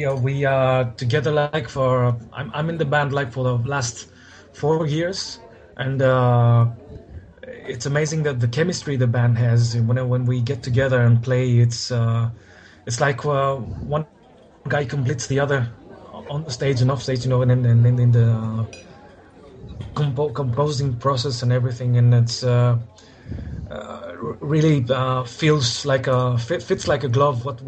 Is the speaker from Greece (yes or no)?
yes; Greece; but I'm actually from Greece. I'm right now in Thessaloniki, Greece.